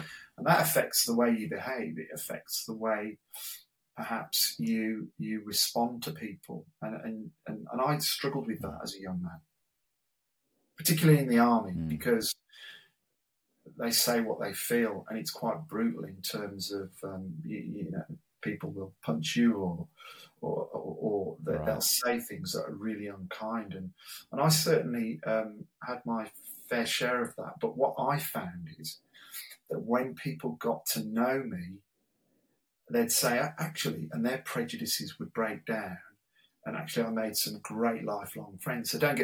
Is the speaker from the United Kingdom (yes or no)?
yes; Hereford, West Midlands, United Kingdom; born there; My claim to fame is I was born in Hereford in the UK because my dad served with the Special Air Service for around 5 years.